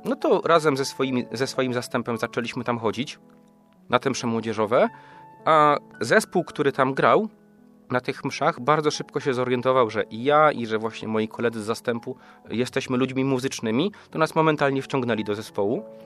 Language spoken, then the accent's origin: Polish; Bełchatów, Łódź Voivodeship, Poland; Ja pochodzę z Bełchatowa, to jest miejscowość około 120 km stąd, 2 godzinki samochodem, niecałe 2 godziny